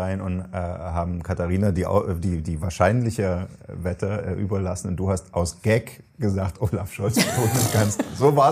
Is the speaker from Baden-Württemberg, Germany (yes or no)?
no; Saxony, Germany; Also ich komme aus Sachsen, ich könnte das auf Sächsisch machen.